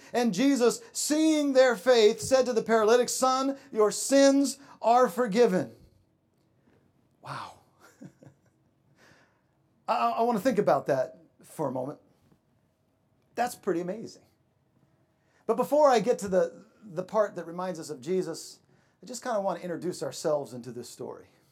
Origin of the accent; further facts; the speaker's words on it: United States; I mean, I'm an American.